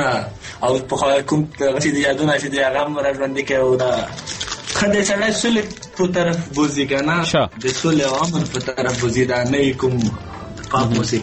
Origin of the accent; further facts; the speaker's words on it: Khost, Afghanistan; now in Karachi, Pakistan; زه اصل د افغانستان يم د خوست ولایت يم دلته سټډي کوم